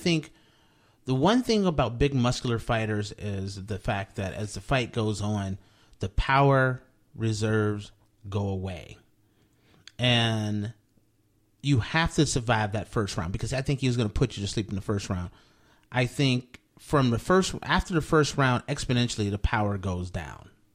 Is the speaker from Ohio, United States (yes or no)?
yes; Ohio, United States; I'm from Ohio. I'm a big